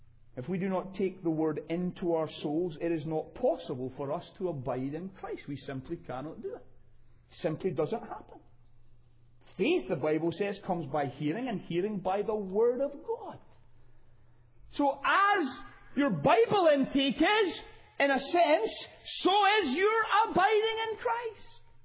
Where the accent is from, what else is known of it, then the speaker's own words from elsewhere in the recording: United Kingdom; but being British, at the end of the day, after really the Korean situation, there was no draft